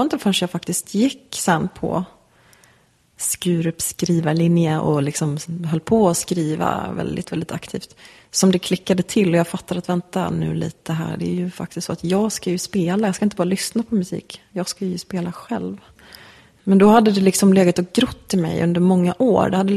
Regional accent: Sölvesborg, Blekinge, Sweden; under min uppväxt i Sölvesborg så hängde jag jättemycket på ett ställe som hette Ungdomshus.

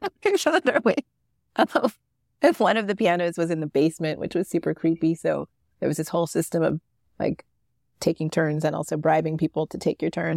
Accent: San Francisco, California, United States; I grew up in San Francisco.

